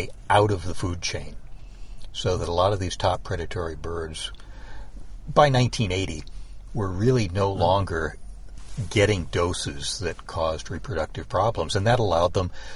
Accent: Cleveland, Ohio, United States; In my hometown in Cleveland, Ohio, there were times when I was down bird watching at the mouth of the Cuyahoga River

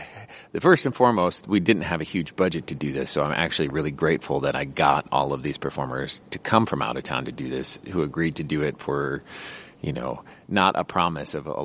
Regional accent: Iowa, United States; Well, we've kind of lived all over. I grew up in Iowa, in Eastern Iowa.

